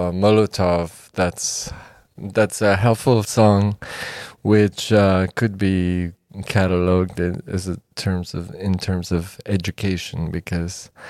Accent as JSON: {"language": "English", "region": "La Paz", "country": "Bolivia", "tie": "born or raised there", "lives_now": "United States", "said": "The first time, obviously, in my hometown in La Paz, Bolivia, when I was still in high school."}